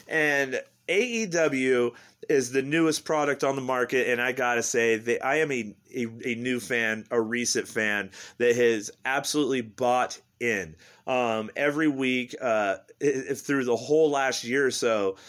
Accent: Washington, United States; I'm from Washington State.

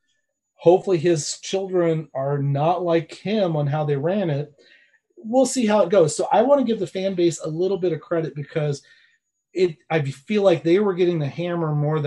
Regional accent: Illinois, United States; now in Baltimore, United States; And now I'm not from Baltimore originally. I didn't move here until the late 80s. I grew up in Illinois, but I grew up here after the Colts had moved away.

